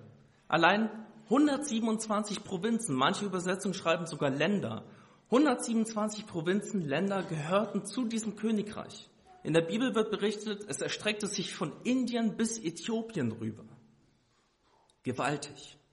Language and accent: German; Bavaria, Germany; now in Western Germany; ich komme ursprünglich aus Oberbayern, das heißt, Schnee ist für mich kein Fremdwort. Aber nachdem es mich hier in den Westen gezogen hat, ich bin der Liebe hinterhergezogen